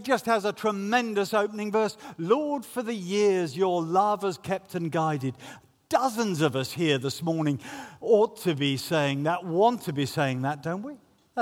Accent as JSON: {"language": "English", "country": "United Kingdom", "said": "Yeah, I am a Brit. Well, I'm a buttoned-up Brit. And an Anglican."}